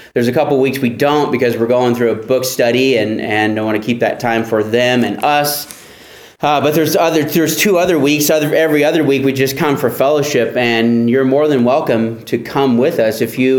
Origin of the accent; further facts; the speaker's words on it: California, United States; Probably because I'm from California, I don't believe in prying my way into your home